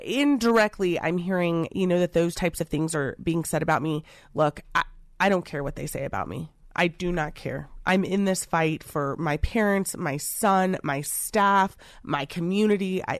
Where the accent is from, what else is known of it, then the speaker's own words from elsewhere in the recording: Aurora, Colorado, United States; I'm born and raised in Aurora. Aurora's my hometown. I went to Overland High School. Very diverse school. Very diverse background, how I grew up.